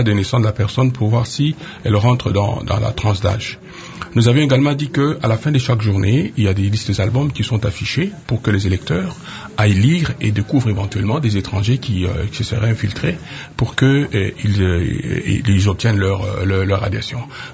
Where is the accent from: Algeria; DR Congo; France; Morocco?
DR Congo; moi, en tant que Congolais